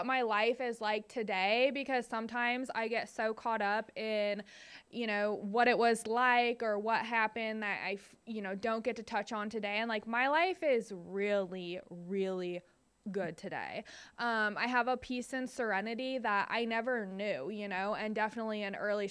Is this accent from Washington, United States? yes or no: yes; Seattle, Washington, United States; I can't fly back home. I'm from the Seattle, Washington area.